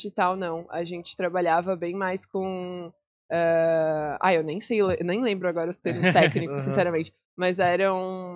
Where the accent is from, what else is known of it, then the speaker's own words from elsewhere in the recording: Florianópolis, Santa Catarina, Brazil; also born or lived in Porto Alegre; Então, eu nasci em Porto Alegre, mas eu me sinto também de Floripa porque eu morei a vida inteira aqui, fiz colégio, fiz faculdade, fiz tudo aqui.